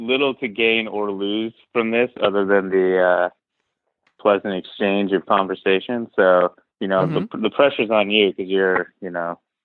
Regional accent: Seattle, Washington, United States; I'm from Seattle.

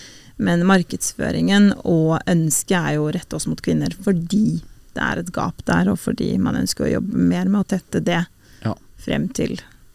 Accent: Kosovo; now in Norway; jeg kommer fra Kosovo, så jeg jo en minoritet

